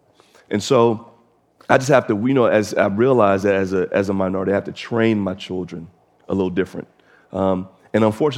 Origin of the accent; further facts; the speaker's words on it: Philadelphia, Pennsylvania, United States; because for me, you know, I'm from Philly, you know, 16 years hood, trained with these things, man.